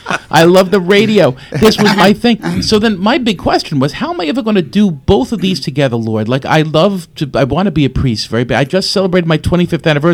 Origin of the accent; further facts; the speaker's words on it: West Babylon, New York, United States; I lived a bicycle ride away from here. So I grew up in West Babylon.